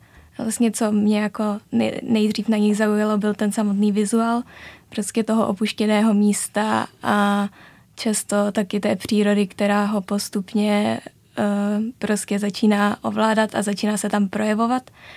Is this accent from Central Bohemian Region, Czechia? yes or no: yes; Strančice, Central Bohemian Region, Czechia; já jsem právě ze Strančic, což je vesnice, která je 2 stanice vlakem od Říčan. Takže já jsem vlastně do Říčan chodila 8 let na gymnázium